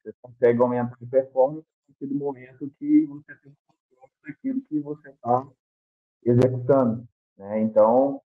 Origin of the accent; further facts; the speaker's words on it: Minas Gerais, Brazil; Eu morei muito... minha cidade é próxima a Juiz de Fora, né? Minas Gerais, próximo ao Rio.